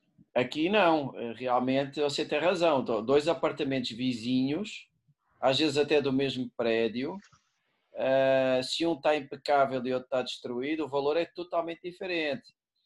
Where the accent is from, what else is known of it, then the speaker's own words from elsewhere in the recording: Lisbon, Portugal; now in Brazil; Eu sou de Lisboa.